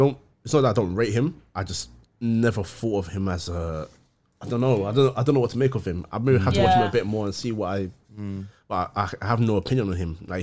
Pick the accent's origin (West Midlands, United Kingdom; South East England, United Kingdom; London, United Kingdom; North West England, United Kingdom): London, United Kingdom; Listen, we're from London.